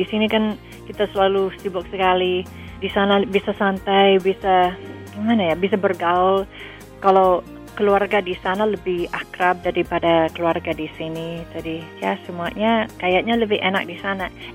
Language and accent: Indonesian; California, United States; Indonesian is a second language; moved away as an adult; now in Solo, Indonesia; Saya 1.5 tahun di sana waktu kuliah, terus balik ke California. Kan saya asal dari California. Terus lulus, saya balik ke Indonesia lagi. Saya kerja di Solo.